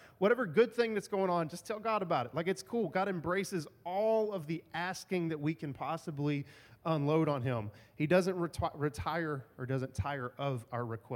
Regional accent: Texas, United States; And so we've probably all at least heard of this, especially growing up in East Texas.

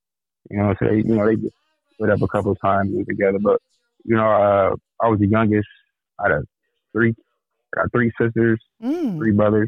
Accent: Grand Rapids, Michigan, United States; Yes, ma'am. Yep. Born and raised in Grand Rapids. Yep.

